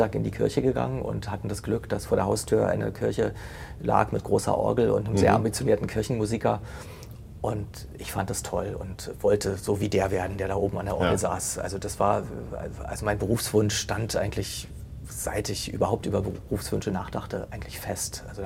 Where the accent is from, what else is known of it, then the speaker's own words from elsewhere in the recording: Potsdam, Brandenburg, Germany; born there; Ich bin ja gebürtiger Potsdamer